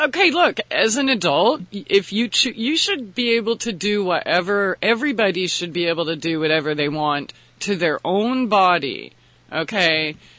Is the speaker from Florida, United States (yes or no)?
no; San Diego, California, United States; born there; I was born in San Diego, Balboa Hospital, but I actually lived on Whidbey Island just a few years ago.